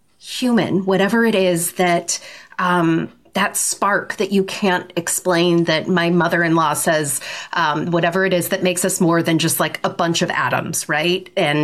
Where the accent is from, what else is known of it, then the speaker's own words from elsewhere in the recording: Omaha, Nebraska, United States; also born or lived in St. Louis / Mexico City / Boston / New York City; I've sort of lived all over the country. I grew up in Omaha, Nebraska. Born in St. Louis. I lived in Mexico City for a minute, Boston, New York City, Chicago, New Jersey.